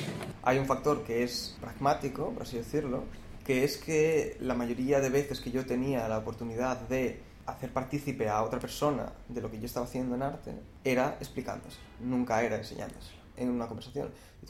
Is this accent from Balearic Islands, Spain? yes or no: yes; Balearic Islands, Spain; now in Barcelona, Spain; soy artista y desde hace poco también soy editor. Soy de Mallorca, pero he pasado los últimos 8 o 9 años viviendo en Barcelona.